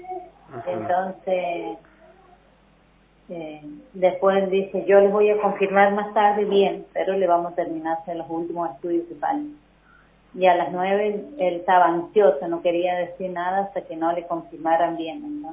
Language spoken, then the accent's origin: Spanish; Villa de la Quebrada, San Luis, Argentina; Yo me crié en Villa de la Quebrada.